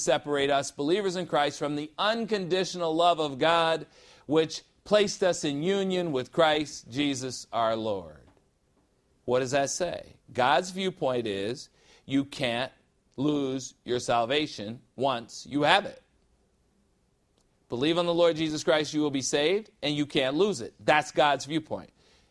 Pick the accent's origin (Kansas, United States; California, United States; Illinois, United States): Illinois, United States; but I am from Illinois, and I think now that I've said that, they will understand why I'm saying this, right? Because Illinois and Wisconsin, we don't, you know, we just don't get along.